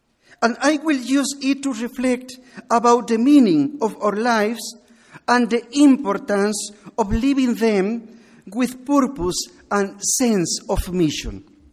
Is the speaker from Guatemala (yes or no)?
yes; Guatemala; English is a second language; and I am from Guatemala.